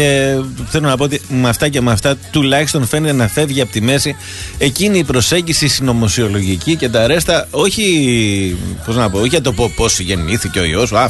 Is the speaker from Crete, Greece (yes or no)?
yes; Chania, Crete, Greece; μάλιστα δεν είναι στα Χανιά, στην πατρίδα μου.